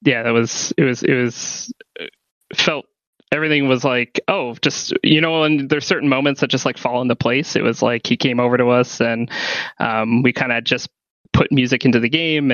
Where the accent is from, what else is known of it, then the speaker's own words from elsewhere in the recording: New England, United States; We're all from the New England area.